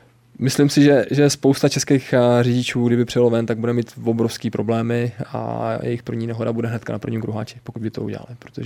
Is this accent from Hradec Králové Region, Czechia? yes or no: yes; Hradec Králové Region, Czechia; já pocházím vlastně od Rychnova nad Kněžnou